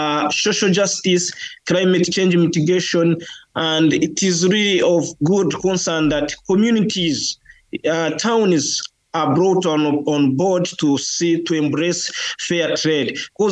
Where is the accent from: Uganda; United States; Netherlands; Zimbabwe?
Uganda; English is a second language; now in Ireland; Yeah, I'm from Uganda. We do tea, we grow tea. I'm a producer from Sub-Saharan Africa, where we grow tea.